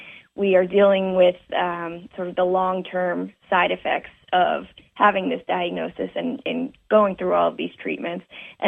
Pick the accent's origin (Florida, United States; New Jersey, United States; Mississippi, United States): New Jersey, United States; I was born and raised actually in North Jersey, so about an hour outside